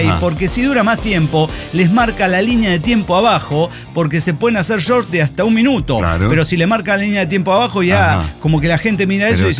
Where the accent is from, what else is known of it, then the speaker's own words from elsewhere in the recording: Hidalgo, Mexico; born there; now in Mexico City, Mexico; en Ciudad de México, nací en Hidalgo